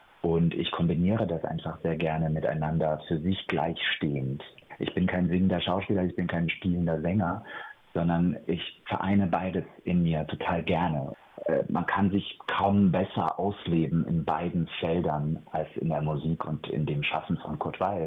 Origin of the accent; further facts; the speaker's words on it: Georgia; moved away; weil ich von meiner Heimat erzähle, weil ich in dem Abend auch seine Fluchtgeschichte mit meiner aus Georgien verbinde